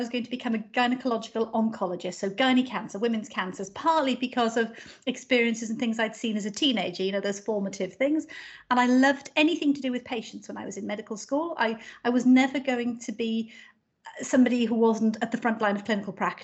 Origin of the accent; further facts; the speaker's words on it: Wales, United Kingdom; accent: Welsh; I'm from South Wales, and so I've got this Welsh accent.